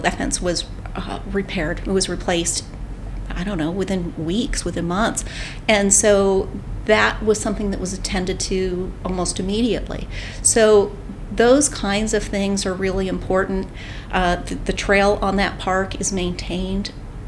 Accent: Pennsylvania, United States; now in Mount Lebanon, United States; I know where we live. I grew up in Western Pennsylvania. But I grew up south of Erie.

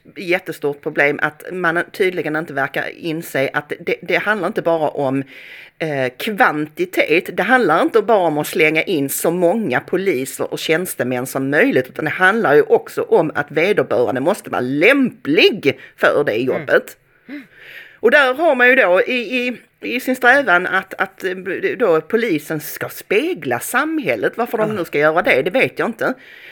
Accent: Sweden; när folk förklarar för sig att vi är svenskar

